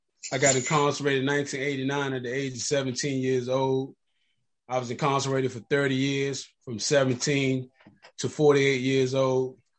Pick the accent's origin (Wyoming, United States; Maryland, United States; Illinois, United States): Maryland, United States; Landover; also born or lived in Washington, D.C.; I was born in Washington, D.C. Then my mother and father moved to Prince George County, Maryland, Landover. I went to school, public school in Maryland, and I went to private school in Washington, D.C.